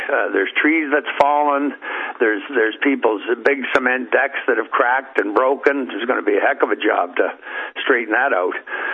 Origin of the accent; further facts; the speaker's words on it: Canada; I'm from Canada and it's not like I study the news